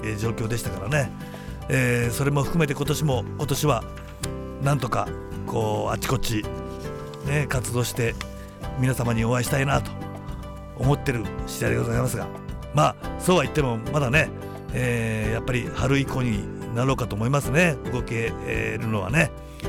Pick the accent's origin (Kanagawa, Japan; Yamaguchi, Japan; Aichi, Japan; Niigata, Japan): Yamaguchi, Japan; まあ、2日あるいは3日にはいつも、地元山口にね、帰省してますから